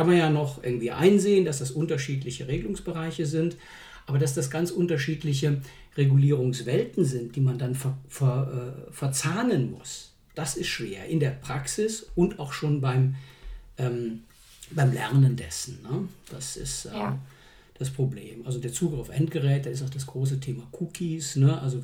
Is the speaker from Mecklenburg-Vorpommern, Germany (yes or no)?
no; Cologne, North Rhine-Westphalia, Germany; und ich komme aus Köln.